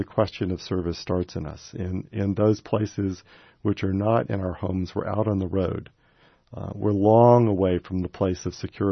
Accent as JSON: {"language": "English", "town": "Birmingham", "region": "Alabama", "country": "United States", "tie": "born or raised there", "said": "I was raised in Birmingham, Alabama."}